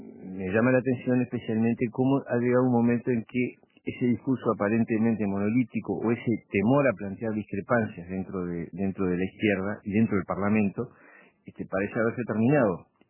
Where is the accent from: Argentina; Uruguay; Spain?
Uruguay; como Frente Amplista y me parece bien como uruguayo